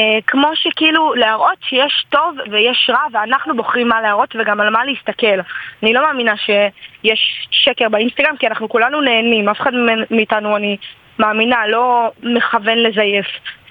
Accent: Beersheba, Southern District, Israel; אני בת 21 מבאר שבע

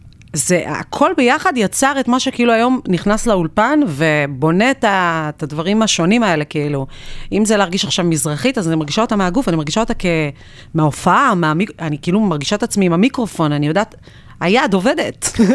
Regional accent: Nir Yafe, Northern District, Israel; אני בת 35. גדלתי במושב קטן בצפון שנקרא ניר יפה, ככה ליד צומת מגידו כזה.

